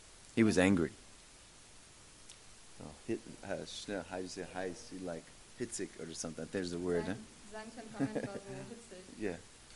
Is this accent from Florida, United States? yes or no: yes; Florida, United States; You know, for me, I grew up in Florida.